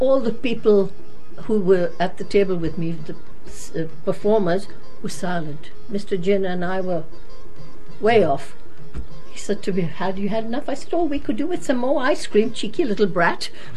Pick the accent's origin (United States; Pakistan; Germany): Pakistan; Karachi, Sindh; English is a second language; Yes, I was born in Karachi, yeah. One of nine.